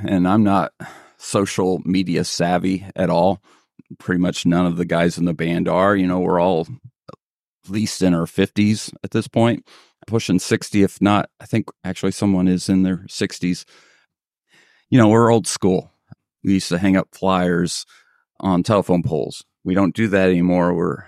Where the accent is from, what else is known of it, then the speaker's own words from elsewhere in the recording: Indiana, United States; also born or lived in Kentucky / Kansas / Texas / Tennessee; I grew up in Indiana, went to school in Kentucky, in Kansas, lived in Texas, lived in Tennessee, lived in Philadelphia